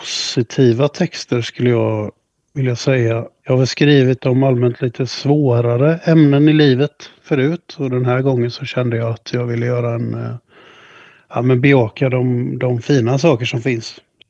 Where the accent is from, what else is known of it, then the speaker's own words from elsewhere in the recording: Tranås, Jönköping County, Sweden; Men sen även Tranås där jag växte upp i liksom, sen på tidigt 2000-tal.